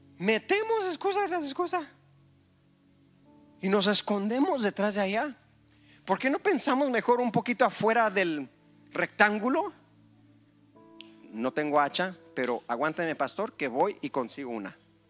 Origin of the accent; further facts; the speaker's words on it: Santana, Michoacán, Mexico; Soy de Michoacán. Pues de Michoacán será el mejor. Crecí en Santana.